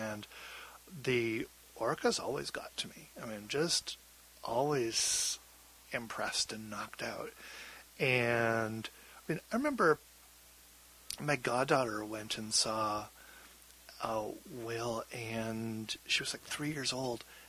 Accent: Vancouver, British Columbia, Canada; But, yeah, and I, growing up in Vancouver, I was a Greenpeace kid, right?

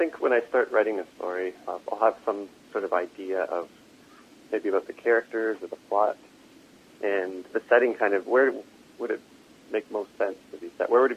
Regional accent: London, Ontario, Canada; also born or lived in Victoria; now in Toronto, Canada; No. I'm from London, Ontario. That's where I grew up. But I did go to school twice in Victoria.

